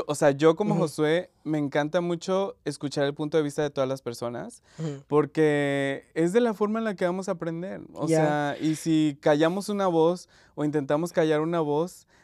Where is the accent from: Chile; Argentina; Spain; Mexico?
Mexico; Oaxaca; moved away; Sí, porque mira, yo soy de Oaxaca.